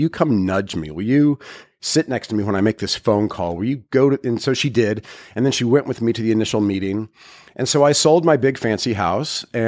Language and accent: English; Midwest, United States; growing up in the Midwest and in high school and in college and in early young adulthood, I always knew I was going to be a dad